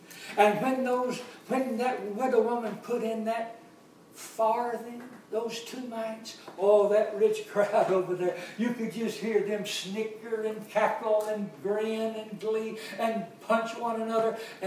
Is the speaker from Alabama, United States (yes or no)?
yes; Alabama, United States; Now, I'm from Alabama, and in Alabama, much means much.